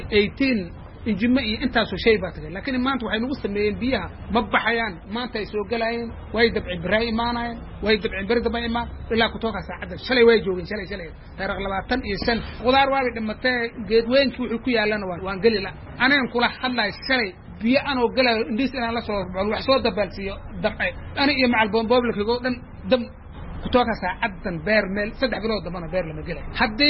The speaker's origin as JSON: {"language": "Somali", "town": "Korkora", "region": "Garissa County", "country": "Kenya", "said": "waxaan ka socdaa beeraha Korkora Division."}